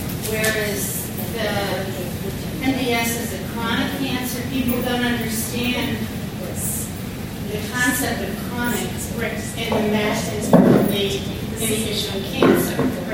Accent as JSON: {"language": "English", "region": "New Jersey", "country": "United States", "said": "I am from New Jersey. … I'm a nurse practitioner."}